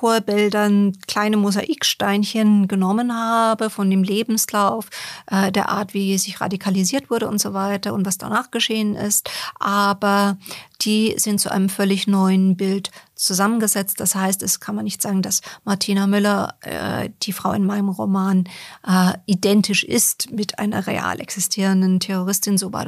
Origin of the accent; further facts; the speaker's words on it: Bamberg, Bavaria, Germany; Und der wohnte und wohnt gar nicht so weit von uns entfernt, hier in Bamberg, wo ich aufgewachsen bin.